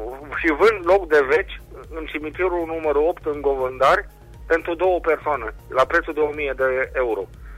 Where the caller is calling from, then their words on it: Reșița, Caraș-Severin, Romania; din Reșița